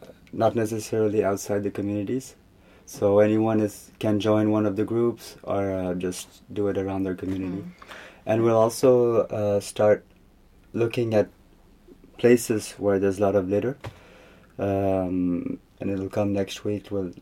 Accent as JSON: {"language": "English", "country": "France", "said": "we wanted to join a group in India because we come from France"}